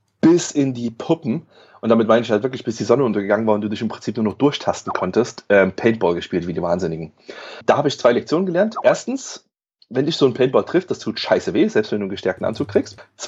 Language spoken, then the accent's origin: German; Germany; wir sind Deutsche, wir würden gerne zum Roten Platz